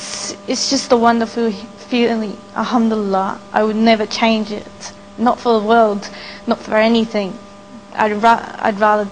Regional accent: Australia; I'm still an Aussie, but my faith is different. I'm a Muslim. I'm an Aussie Muslim.

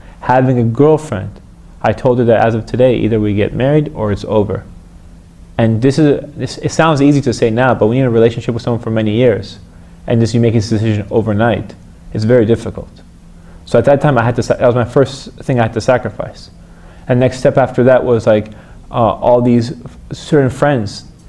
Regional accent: Iran; English is a second language; Many people think just because … I'm from Iran, you must be Shiite and you must be Muslim and you must be this. And that wasn't the reality whatsoever. I grew up in a very, very, very extremely secular family.

